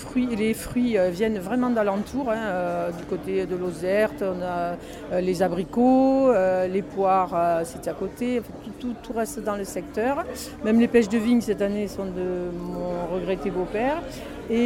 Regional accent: Provence-Alpes-Côte d'Azur, France; puisque je suis originaire du Var

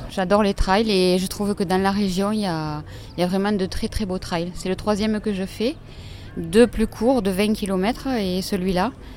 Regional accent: Sigean, Occitanie, France; puisque je viens de Sigean dans l'Aude et j'aménage à Villefranche de Rouergue dans un mois.

